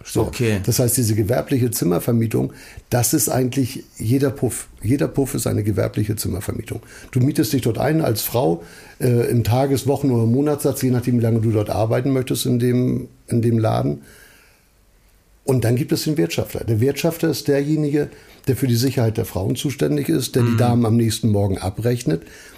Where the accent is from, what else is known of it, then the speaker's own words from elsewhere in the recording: Hamburg, Germany; Schnelsen-Niendorf, so okay. Die ganze Ecke, also gar nicht St. Pauli, muss man sagen.